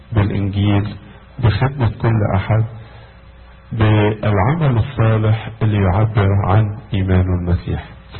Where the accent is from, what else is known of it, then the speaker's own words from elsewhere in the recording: Egypt; وطبعا انا جاي من مصر، جايب لكم بركات مصر وبركات ماري مرقص